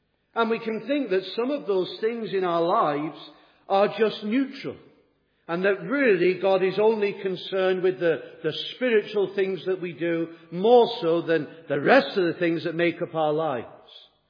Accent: Southport, North West England, United Kingdom; My then pastor, when I was growing up in Southport, Peter Day, encouraged me to get to grips with the wisdom that is found in this book

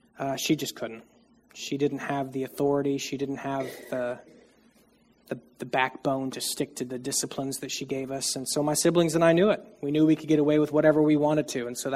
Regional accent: New Smyrna Beach, Florida, United States; So I grew up here in New Smyrna, Florida, in Edgewater, Florida, New Smyrna Beach, for pretty much my entire life.

